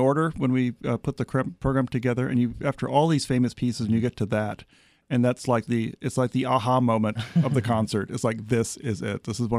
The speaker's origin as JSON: {"language": "English", "town": "Los Angeles", "region": "California", "country": "United States", "tie": "born or raised there", "said": "I grew up in Los Angeles, so I remember the San Fernando Valley. It looks just like when I was a kid."}